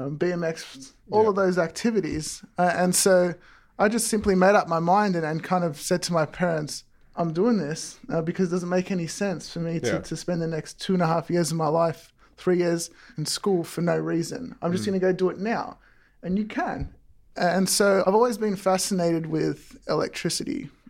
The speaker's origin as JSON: {"language": "English", "town": "Melton", "region": "Victoria", "country": "Australia", "said": "So originally I'm from the Western suburbs in Victoria, Australia."}